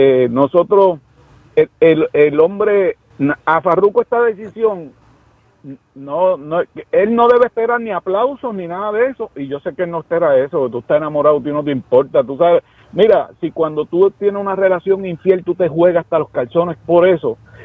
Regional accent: Puerto Rico; muchos puertorriqueños, digo tan puertorriqueños, pues eso somos nosotros, conocemos del Señor

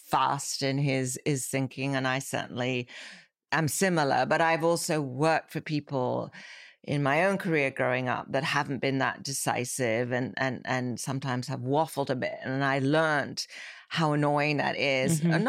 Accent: London, United Kingdom; it was an interesting time growing up in London in the 60s.

